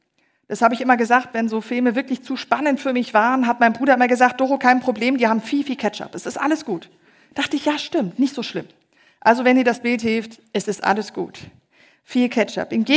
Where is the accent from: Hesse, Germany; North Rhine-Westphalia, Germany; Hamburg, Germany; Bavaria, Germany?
Hesse, Germany; Boppelisse im Hessische, wo ich herkomme, ist Bobbelsche.